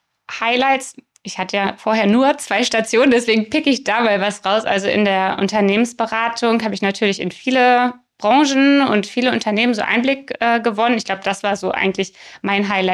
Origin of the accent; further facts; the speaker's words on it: Hanover, Lower Saxony, Germany; Ich komme aus Hannover, bin hier in der Region geboren, zur Schule gegangen und habe Wirtschaftswissenschaften in Hannover studiert im Bachelor. Und meinen Master habe ich dann im Ausland absolviert. Ich war in Schottland